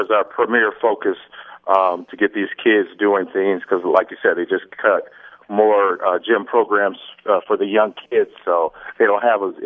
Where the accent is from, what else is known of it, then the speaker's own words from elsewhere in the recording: Lansing, Michigan, United States; I think I grew up here in Lansing, Michigan